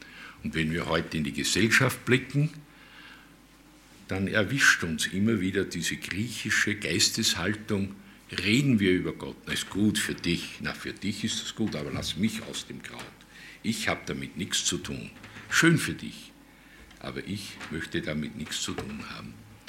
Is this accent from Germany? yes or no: no; Linz, Upper Austria, Austria; und da sehen wir Oberösterreicher, ich komme ja aus Linz und Linz hat diesen Spracheinschlag aus Bayern.